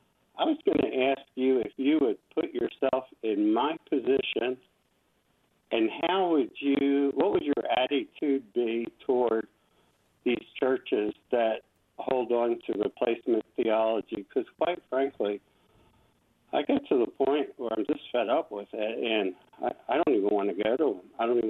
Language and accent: English; Philadelphia, Pennsylvania, United States; See, I grew up in Philadelphia, and I grew up Jewish and was bar mitzvahed.